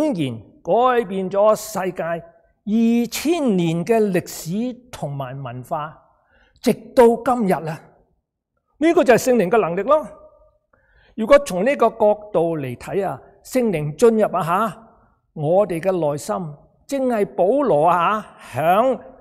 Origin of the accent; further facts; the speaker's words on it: Guangdong, China; 就好像我们广东人用个恨字一样。